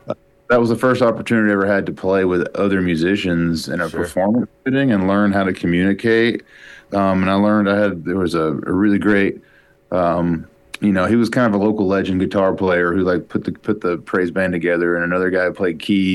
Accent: Kentucky, United States; Like my hometown, you know, is borders southeast West Virginia and is really close to the Ohio border, within, you know, a 30-minute drive

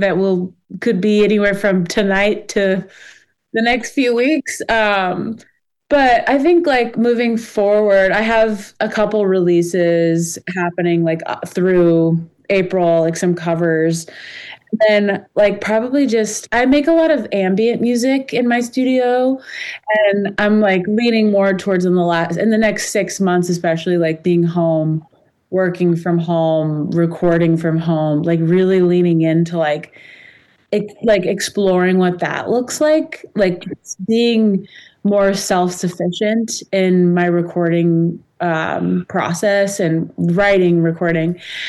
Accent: Fort Lauderdale, Florida, United States; I am growing up in Fort Lauderdale, of course, like lots of diving.

